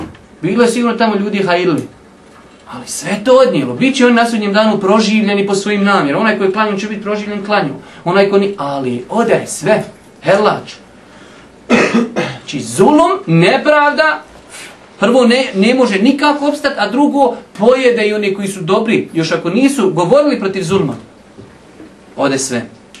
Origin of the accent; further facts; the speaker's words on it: Bosnia & Herzegovina; ja sam Bošnjak, volim Bošnjake i neću da se falim o tome gdje sam ja bio sa 15 godina kada se ovdje pucalo